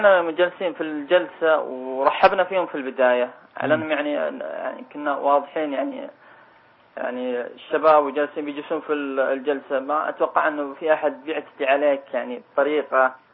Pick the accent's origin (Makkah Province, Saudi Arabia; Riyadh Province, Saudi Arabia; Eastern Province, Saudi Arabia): Riyadh Province, Saudi Arabia; Riyadh; عندنا في الرياض ما في شيعة.